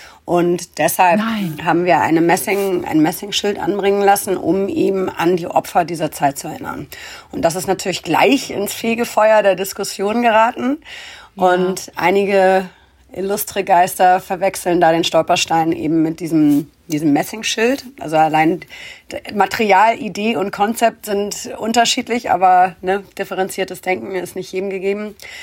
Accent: Hamburg, Germany; als Hamburgerin, als St. Paulianerin

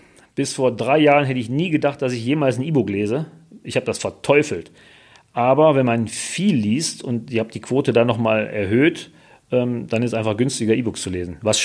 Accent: Wuppertal, North Rhine-Westphalia, Germany; Ich bin ja am Hanerberg aufgewachsen und so gesehen nur jetzt durch einen Umzug nach Barmen gekommen.

